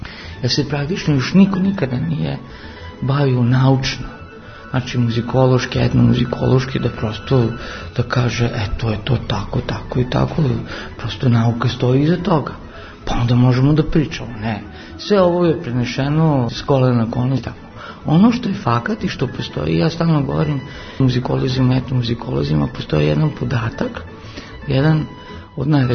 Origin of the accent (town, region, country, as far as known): Novi Sad, Vojvodina, Serbia; born there